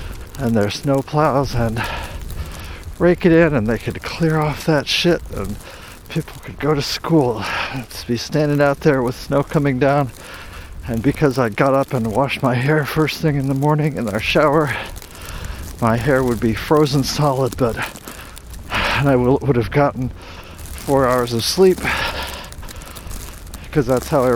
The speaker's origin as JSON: {"language": "English", "town": "Harborcreek", "region": "Pennsylvania", "country": "United States", "tie": "born or raised there", "also_born_or_lived": "Erie, United States", "said": "Now, I grew up in the Erie, Pennsylvania, and Northeast Pennsylvania, and Harbor Creek, Pennsylvania, axis by the lake, and we got lake effect snow"}